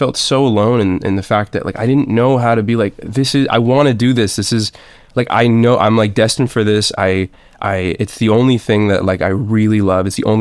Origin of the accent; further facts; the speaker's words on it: Massachusetts, United States; I grew up in the Berkshires, which was, I mean, it's literally created most of what I am because it's such a hub for the arts.